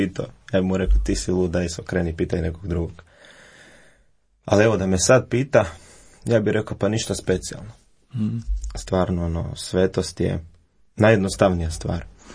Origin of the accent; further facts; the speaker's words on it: Zagreb, City of Zagreb, Croatia; imam 22 godine, dolazim iz Zagreba